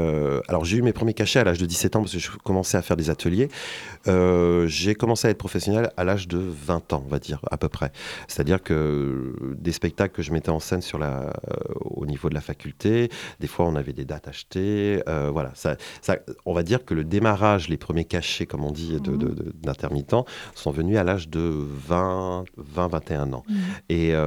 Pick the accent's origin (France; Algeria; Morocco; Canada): France; Châtellerault, Nouvelle-Aquitaine; j'avais besoin un petit peu de revenir dans ma ville natale, qui était Châtellerault. C'était pas très loin, c'était à 35 km.